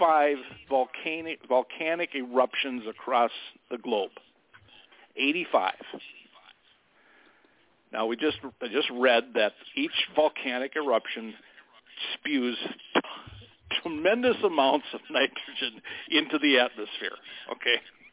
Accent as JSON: {"language": "English", "region": "Midwest", "country": "United States", "said": "I'm come from the Midwest, so I know a little bit about farming."}